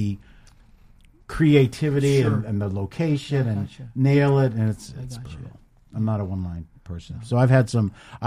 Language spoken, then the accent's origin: English; California, United States; I grew up in San Francisco Bay Area and did a lot of theater in the Bay Area